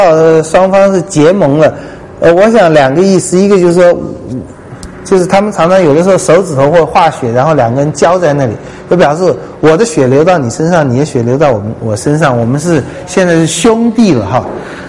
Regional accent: China; 我常常觉得很稀奇，我们中国人在盖印的时候，那个印泥为什么是红色的？

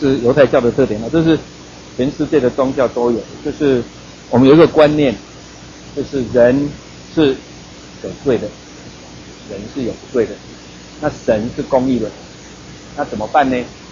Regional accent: Taiwan

